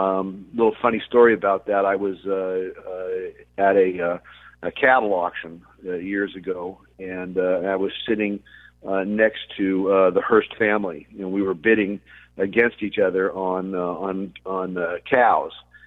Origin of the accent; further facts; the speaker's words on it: El Monte, California, United States; also born or lived in Rosemead / Temple City / San Marino; I grew up in the San Gabriel Valley. We started in El Monte and moved to Rosemead and then to Temple City and then later on to San Marino. And if you know anything about Southern California, that's right up the economic ladder.